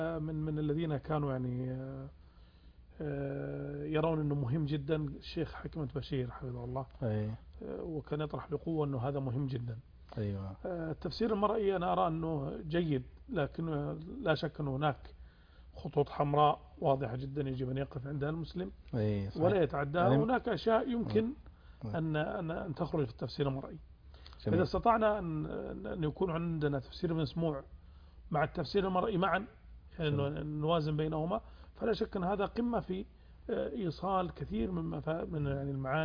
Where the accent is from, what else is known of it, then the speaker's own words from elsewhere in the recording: Riyadh, Riyadh Province, Saudi Arabia; also born or lived in Zulfi; ففي أحد يعني عطل سنة من السنوات كانت الولادة، ثم رجعنا مباشرة إلى الرياض.